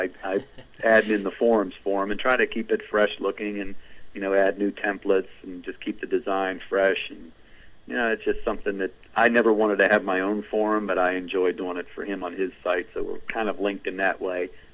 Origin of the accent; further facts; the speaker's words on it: Hollywood, Florida, United States; We moved to Florida when I was 5 years old. We moved to Hollywood. I grew up down in Hollywood. I lived there until I got married.